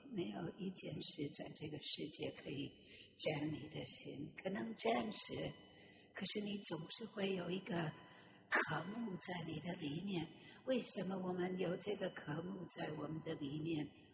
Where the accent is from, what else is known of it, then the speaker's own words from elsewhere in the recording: New York, United States; 我从小我出生在纽约，在纽约很多的时间，在全世界都有很多时间。